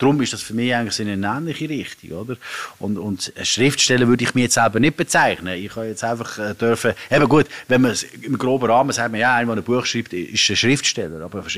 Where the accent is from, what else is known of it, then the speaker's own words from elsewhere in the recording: Basel, Basel-Stadt, Switzerland; also born or lived in Zurich; Als Basler